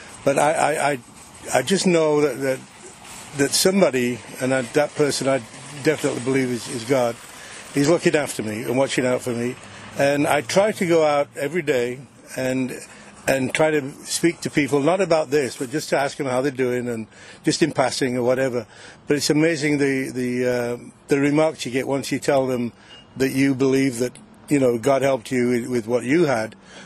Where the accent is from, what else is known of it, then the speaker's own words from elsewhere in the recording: United Kingdom; moved away; I came from England to this country